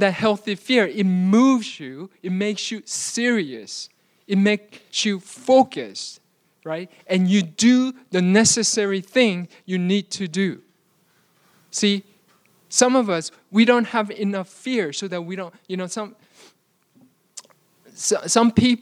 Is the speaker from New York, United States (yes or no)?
yes; New York City, New York, United States; I grew up in New York City in Queens, and especially during 80s, during when I was growing, New York City was not a very safe place.